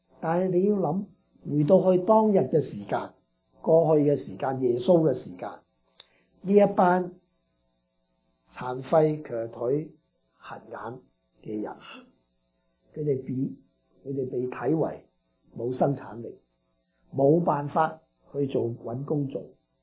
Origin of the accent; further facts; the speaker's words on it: China; 我哋中國人最中意回禮嘅，會請翻你食飯。